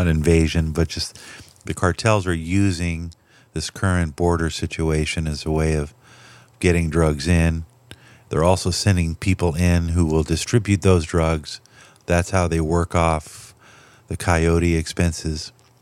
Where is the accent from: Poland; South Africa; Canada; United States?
United States; Los Angeles, California; and I grew up in Los Angeles